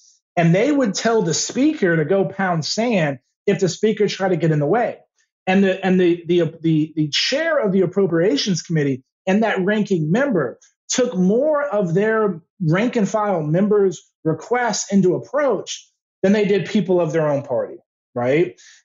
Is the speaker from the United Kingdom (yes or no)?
no; San Antonio, Texas, United States; I'm from born and raised in San Antonio.